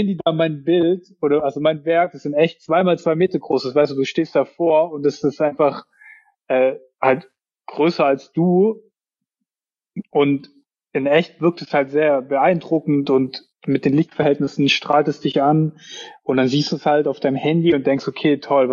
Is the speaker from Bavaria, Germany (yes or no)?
no; Baden-Württemberg, Germany; Sehe ich halt dann als Schwabe auch nicht immer ein, mir sowas zu kaufen.